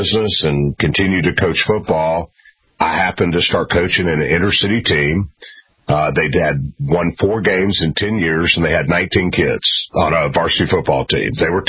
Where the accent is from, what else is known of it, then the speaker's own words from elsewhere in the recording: Memphis, Tennessee, United States; I grew up in Memphis.